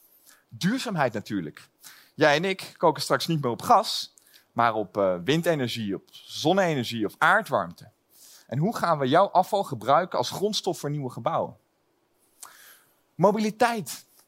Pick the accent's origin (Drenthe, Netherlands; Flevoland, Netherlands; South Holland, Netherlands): Flevoland, Netherlands; Lelystad; Ik kom zelf uit Lelystad. Het perfecte voorbeeld van de stad als bouwpakket.